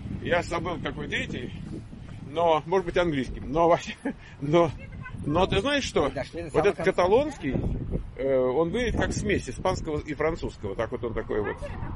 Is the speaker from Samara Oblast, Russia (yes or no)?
no; Moscow, Russia; Раньше я был из Москвы, а теперь я, получается, из Одессы.